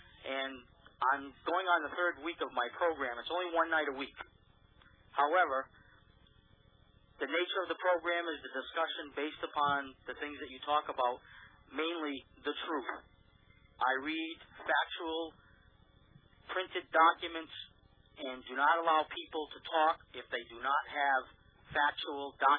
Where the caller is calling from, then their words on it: Rhode Island, United States; I'm calling from Rhode Island.